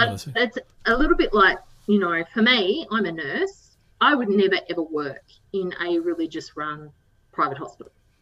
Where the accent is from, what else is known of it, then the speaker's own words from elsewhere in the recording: New South Wales, Australia; now in Tasmania, Australia; whereas, you know, I grew up in New South Wales.